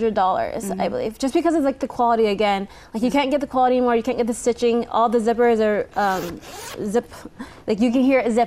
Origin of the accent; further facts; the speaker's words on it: San Diego, California, United States; also born or lived in Maryland; No, actually, I was born in Maryland. My dad's a former Marine, but I lived in San Diego. Thank you. Yeah. We lived in San Diego the majority of my life.